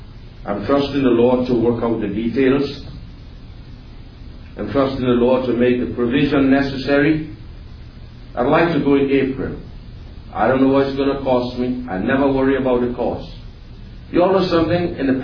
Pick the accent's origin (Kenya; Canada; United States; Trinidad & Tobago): Trinidad & Tobago; Caroni; I was raised in the Carony area, born and raised in the Carony area. The village that I was raised in is in the middle of 5 villages now.